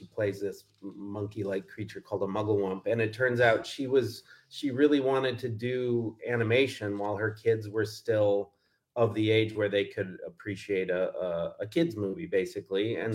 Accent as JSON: {"language": "English", "town": "Neenah", "region": "Wisconsin", "country": "United States", "tie": "born or raised there"}